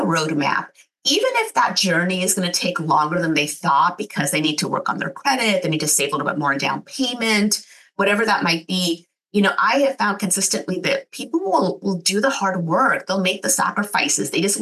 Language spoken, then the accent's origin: English; United States; first language English; And so we were born here, we grew up here, we're native English speakers.